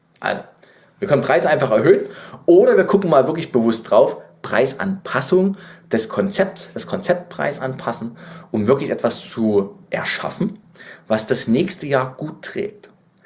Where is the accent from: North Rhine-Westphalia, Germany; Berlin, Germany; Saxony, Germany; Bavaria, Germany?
Saxony, Germany; Leipzig; ich bin ja Leipziger, wie ihr wisst.